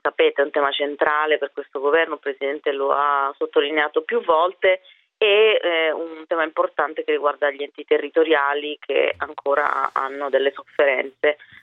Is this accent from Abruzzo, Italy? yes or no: no; Piedmont, Italy; poi vengo da Piemonte